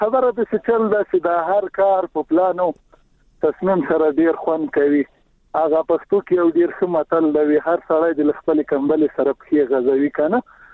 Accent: Paktia, Afghanistan; موږ د پکتیا خو یو غرنه ولایت ته

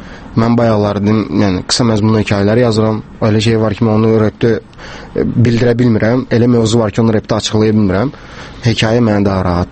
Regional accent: Buduq, Quba District, Azerbaijan; Qubadanam, Qubanın Buduq kəndindən.

